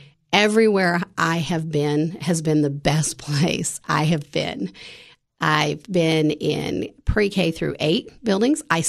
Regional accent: Canada; moved away as an adult; now in Tennessee, United States; So I'm originally from Canada, and I came to Tennessee to go to college.

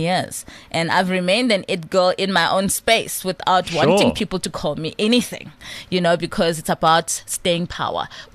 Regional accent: Soweto, Gauteng, South Africa; I'm from Soweto. I'm like, very African.

